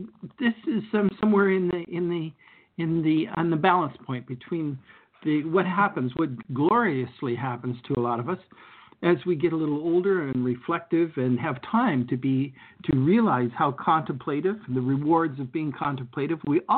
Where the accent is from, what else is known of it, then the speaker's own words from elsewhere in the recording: Canada; somber for me as a Canadian.